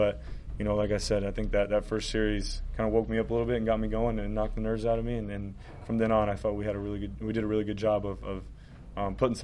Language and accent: English; Bakersfield, California, United States; the support I got from my hometown in Bakersfield.